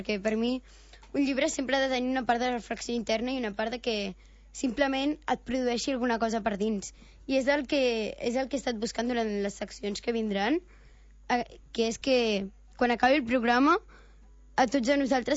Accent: Roses, Catalonia, Spain; tinc 12 anys, sóc de Roses

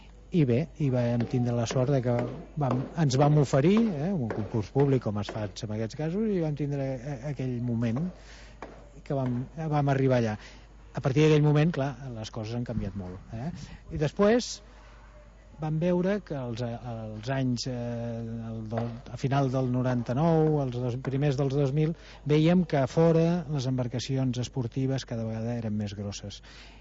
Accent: Vilanova i la Geltrú, Catalonia, Spain; now in Arenys de Mar, Spain; El meu pare va arribar a Arenys perquè som de Vilanova, he nascut jo també a Vilanova, el meu pare mitja vida allà i mitja a Arenys, l'any 69.

